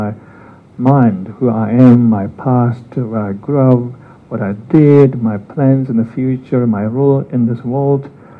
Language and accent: English; Tibet, China; English is a second language; moved away; Even though I grew up in Tibet, I actually don't miss so much Tibet anymore. I know I grew up there, but as the year goes by, I keep kind of forgetting Tibet.